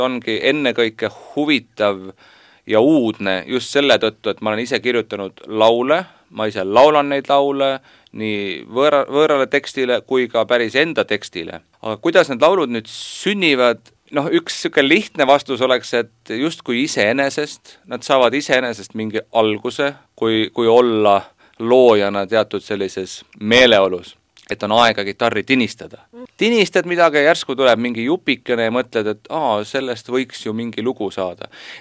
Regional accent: Kuressaare, Saare County, Estonia; Kolmapäeval oleme Kuressaares, minu sünnilinnas, kodulinnas

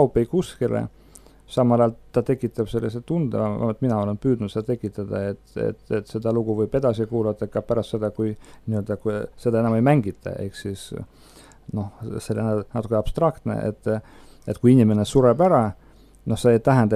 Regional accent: Narva, Ida-Viru County, Estonia; born there; linnas, kus ma olen sündinud, see on Narva linn.

